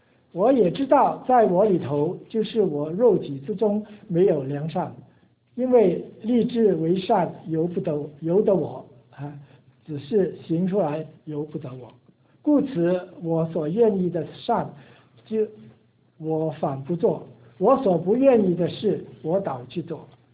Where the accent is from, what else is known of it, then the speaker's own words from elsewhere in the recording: Guangdong, China; 我是广东人，在上海人当中你吃的苦加倍的苦啊